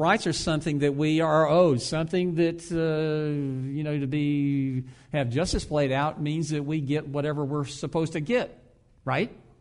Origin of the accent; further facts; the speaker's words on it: the South, United States; And you have to understand that I'm from the South. Right? And so you're talking about a Southern boy who was raised in the days of segregation